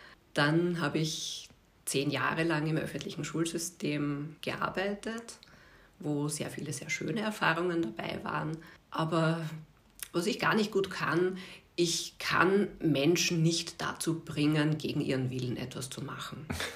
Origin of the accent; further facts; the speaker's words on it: Vienna, Austria; Ich bin eigentlich aus Wien, Favoriten, Reimannplatz, meine Kindheit, habe dort meine Schulzeit erlebt